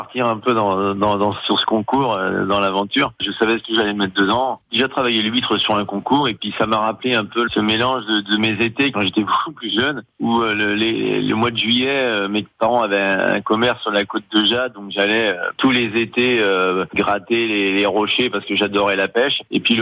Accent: Machecoul, Pays de la Loire, France; born there; also born or lived in Nantes / Paris; Alors moi je suis né à Machecoul, j'ai fait mon apprentissage à Nantes, je suis resté un an sur Nantes après mon apprentissage et je suis parti à Paris, j'y ai passé 20 ans

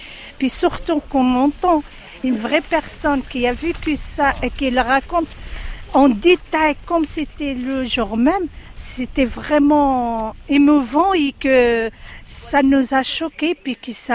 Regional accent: Casablanca, Casablanca-Settat, Morocco; now in France; Moi, j'ai grandi à Casablanca. Je suis allée à l'école jusqu'à CM2.

